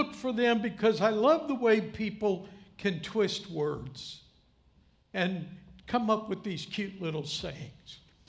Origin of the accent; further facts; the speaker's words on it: St. Louis, Missouri, United States; But I grew up in St. Louis. You might know that.